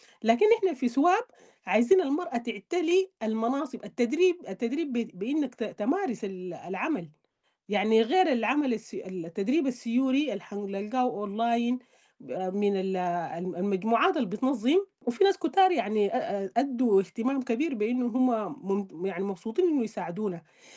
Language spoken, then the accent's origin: Arabic; Sudan; نحن كسودانيين